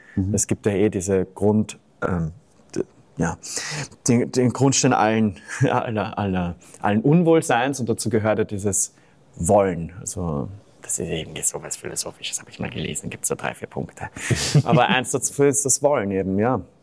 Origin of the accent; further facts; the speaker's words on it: Vienna, Austria; wir kommen ja aus Wien, also ich habe nicht Dialekt gesprochen, nie.